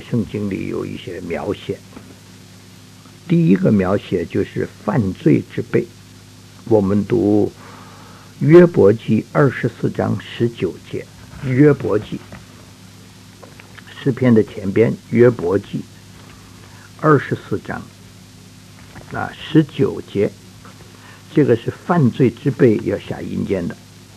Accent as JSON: {"language": "Chinese", "country": "China", "said": "叫我们中国人说阴魂不散哈"}